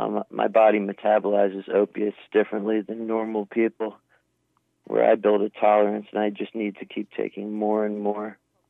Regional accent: Doylestown, Pennsylvania, United States; also born or lived in Cleveland; I was born in Cleveland, and I moved to Doylestown, Bucks County.

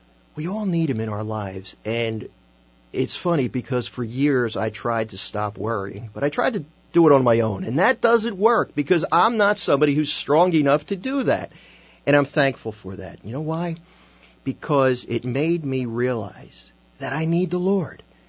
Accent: Philadelphia, Pennsylvania, United States; But I'm a Philly guy. I was born in Northeast Philadelphia. Actually, I was born in Mayfair, but I moved to Northeast Philly, the Busselton section, when I was 2 years old.

